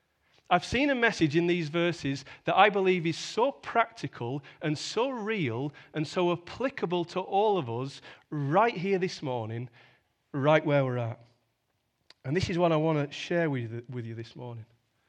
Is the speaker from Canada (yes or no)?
no; England, United Kingdom; I'm from rural England. We come from two very different worlds